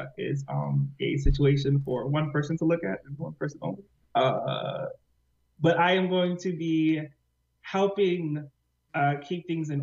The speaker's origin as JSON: {"language": "English", "region": "New York", "country": "United States", "said": "And I'm from New York, I'm from the Bronx."}